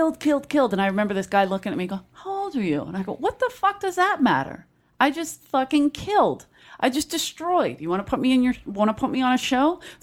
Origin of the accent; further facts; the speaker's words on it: Philadelphia, Pennsylvania, United States; Booing, boo, because I said I was from Philadelphia.